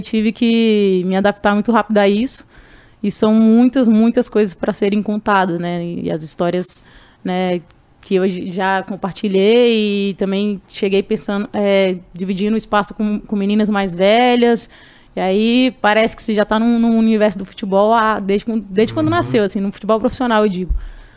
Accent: Brasília, Federal District, Brazil; Bom, eu nasci e cresci em Brasília, demorei um tempo pra sair de lá

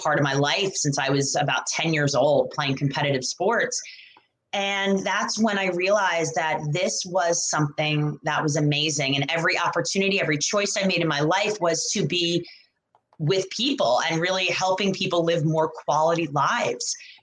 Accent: New York, United States; I'm originally from New York, and got to play, you know, throughout college and throughout Europe.

